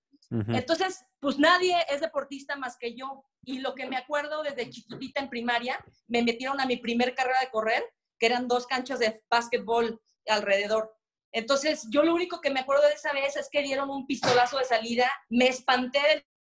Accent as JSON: {"language": "Spanish", "town": "Guadalajara", "region": "Jalisco", "country": "Mexico", "said": "yo soy de Guadalajara, tengo dos hermanas mayores y soy como la pilón, o sea, me llevan como 6 años."}